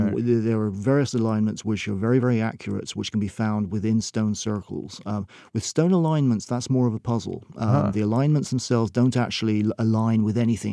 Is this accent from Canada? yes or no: no; United Kingdom; now in France; I'm a British person. I'm part of Great Britain, but I live in Brittany.